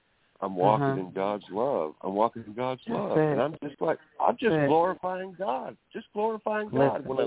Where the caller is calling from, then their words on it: California, United States; This is California right here, West Coast.